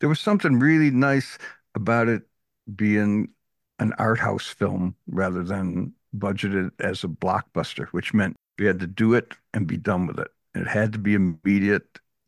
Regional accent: Detroit, Michigan, United States; In fact, we played in Detroit, my hometown. My new band played there at the Orchestra Hall.

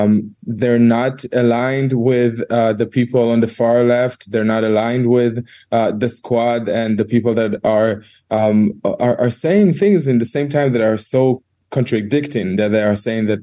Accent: Israel; English is a second language; also born or lived in United States; Yeah, I lived in America for a few years, and I'm originally from Israel.

